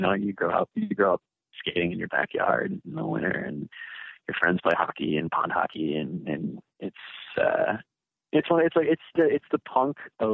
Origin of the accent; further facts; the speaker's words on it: Michigan, United States; oh, I'm from Michigan, you know, and people from Michigan are intensely proud of where they're from for one reason or another.